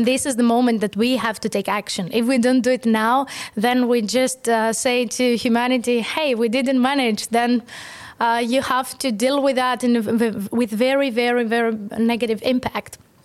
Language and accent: English; Greece; now in Estonia; I'm from Greece and I wanted a little bit of beat.